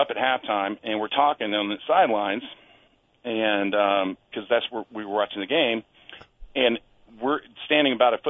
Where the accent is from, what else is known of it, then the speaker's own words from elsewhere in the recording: North Carolina, United States; And I'm from North Carolina, so, you know, I grew up with Clemson, South Carolina, Duke, Carolina, Auburn, Alabama.